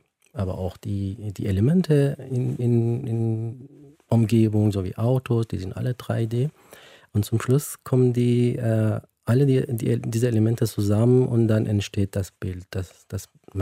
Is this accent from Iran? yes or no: yes; Iran; Ja, wie gesagt, ich bin in Iran aufgewachsen.